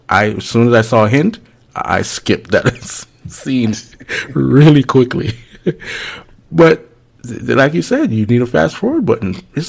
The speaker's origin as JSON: {"language": "English", "town": "Miami", "region": "Florida", "country": "United States", "said": "Yeah. The way that I saw, well, you know, I came from Miami, and I saw it just, not even on TV, just culturally, just right there, it was changing rapidly."}